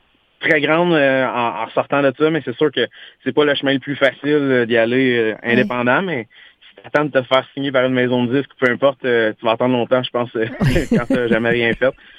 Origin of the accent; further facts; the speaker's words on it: Saint-Zotique, Quebec, Canada; C'est dans mon patelin, Saint-Zotique, à l'ouest de Montréal.